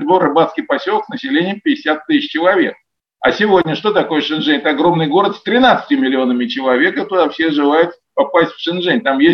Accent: Shanghai, China; Я говорю, из Шанхая.

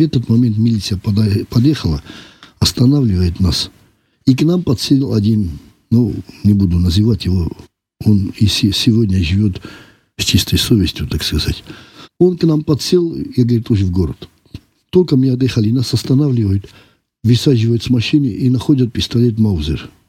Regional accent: South Ossetia, Georgia; я осетин, почему я должен математику изучать на русском языке?

